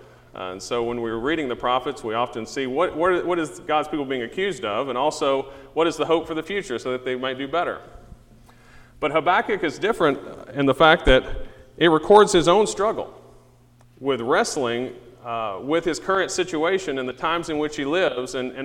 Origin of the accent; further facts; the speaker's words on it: the South, United States; accent: southern; That maybe I lost some of my southern accent. But up there, they would say, well, what happened to your voice? Because I grew up in the South.